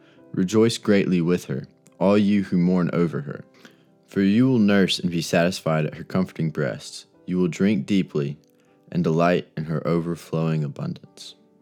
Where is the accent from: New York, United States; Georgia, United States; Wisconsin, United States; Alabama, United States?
Alabama, United States; Birmingham; I was born in Birmingham. My dad's from Anniston. My mom's from Kansas. But all of my life, we've lived in Birmingham.